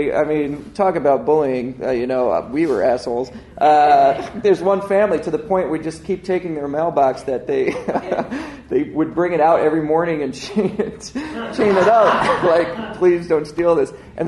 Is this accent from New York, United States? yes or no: yes; New York, United States; I grew up in New York on Long Island, and I really do think it's different